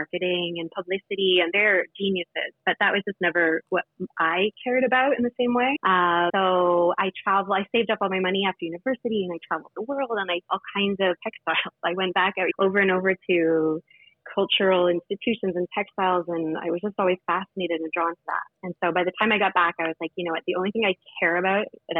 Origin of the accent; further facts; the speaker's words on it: Toronto, Ontario, Canada; But yeah, from the beginning, I'm from Toronto, or Canada, and I come from a family of makers through and through, for sure.